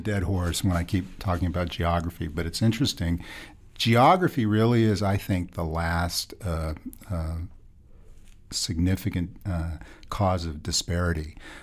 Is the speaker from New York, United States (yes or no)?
no; Baltimore, Maryland, United States; I'm from the Washington, D.C. area, Baltimore area.